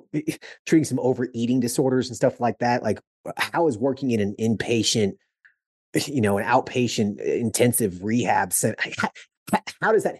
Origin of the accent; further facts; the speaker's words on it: Southeast, United States; you know, I'm from the Southeast originally.